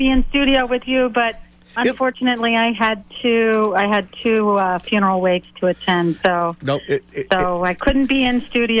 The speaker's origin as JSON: {"language": "English", "town": "Lakeville", "region": "Massachusetts", "country": "United States", "tie": "born or raised there", "said": "My hometown is Lakeville, and I have spent time in the South Coast, but I have a sister who lives on the North Shore."}